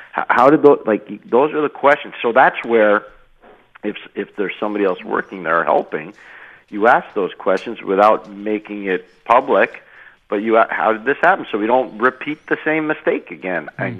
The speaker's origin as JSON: {"language": "English", "town": "Montreal", "region": "Quebec", "country": "Canada", "tie": "born or raised there", "said": "But, of course, it's the Montreal Canadiens. It's a original six primary team in my hometown"}